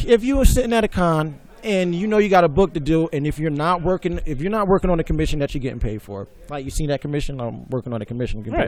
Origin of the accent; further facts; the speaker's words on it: New Jersey, United States; And I'm from Jersey, man.